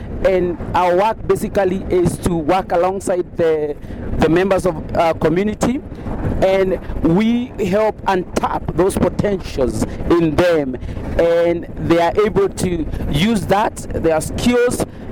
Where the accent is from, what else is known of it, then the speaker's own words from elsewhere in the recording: Western, Kenya; I grew up in a very humble village west of Kenya, a very small village, and I grew among eight siblings. My father was a peasant farmer